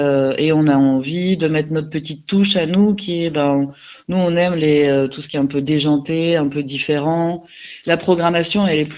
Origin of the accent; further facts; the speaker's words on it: Lille, Hauts-de-France, France; à Lille, en fait, on vient particulièrement de Lille